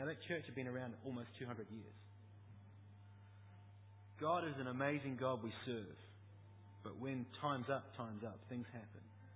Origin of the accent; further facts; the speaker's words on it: Christchurch, Canterbury, New Zealand; I come from Christchurch, that's where my kids grew up. In New Zealand, had an earthquake 30 kilometres from where I used to live that literally flattened the city.